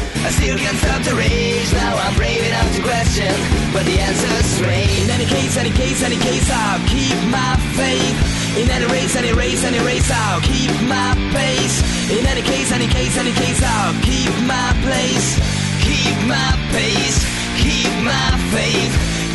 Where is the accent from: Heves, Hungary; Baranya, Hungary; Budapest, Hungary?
Budapest, Hungary; jelenleg is ott tartunk, hogy Budapesten, ahonnan jövünk, nyilván van egy valamilyen szintű törzsközönség